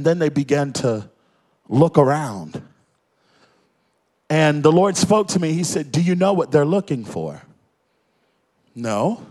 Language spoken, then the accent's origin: English; Baltimore, Maryland, United States; I'm from Baltimore, so I like people to, you know, we're a little more rowdy.